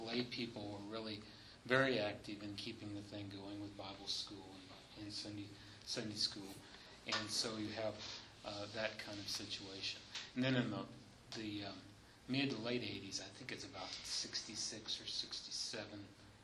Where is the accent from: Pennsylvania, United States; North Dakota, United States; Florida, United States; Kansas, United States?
Kansas, United States; Ottawa; also born or lived in Franklin, Kansas; Yeah, I grew up, I was born in Franklin, Kansas, and grew up in Ottawa, actually, and grew up in a little community called Peoria.